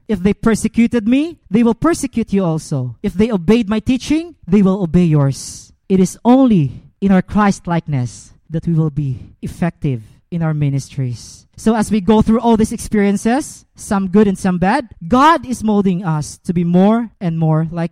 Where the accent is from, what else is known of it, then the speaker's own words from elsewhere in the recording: Iloilo, Western Visayas, Philippines; After the exam, I went back to my hometown, Iloilo. I'm riding a bus. I took a land trip going back to Iloilo.